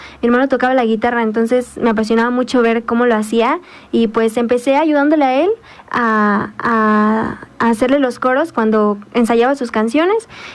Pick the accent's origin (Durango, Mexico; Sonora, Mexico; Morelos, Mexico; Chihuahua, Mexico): Morelos, Mexico; Xochitepec; Yo soy de Xochitepec, Morelos.